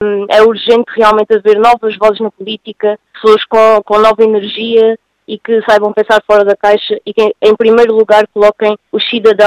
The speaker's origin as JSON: {"language": "Portuguese", "town": "Serpa", "region": "Alentejo", "country": "Portugal", "said": "Eu sou de Serpa"}